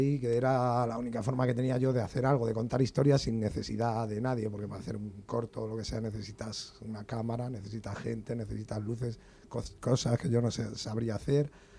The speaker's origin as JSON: {"language": "Spanish", "town": "Ciudad Rodrigo", "region": "Castile and León", "country": "Spain", "tie": "born or raised there", "also_born_or_lived": "Madrid", "said": "Sí, soy, bueno, he nacido en Madrid y he vivido años, pero me crié en un pueblo en Ciudad Rodrigo hasta los 18, que está en el sur de Salamanca."}